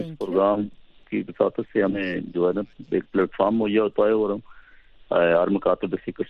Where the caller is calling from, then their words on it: Bhimber, Azad Kashmir, Pakistan; ضلع بھیمبر تحصیل سمانی سے بات کر رہا ہوں.